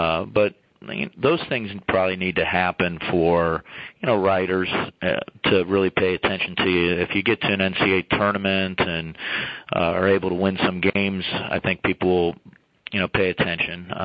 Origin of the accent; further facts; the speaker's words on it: Ohio, United States; Well, I'm from Ohio, and I love Ohio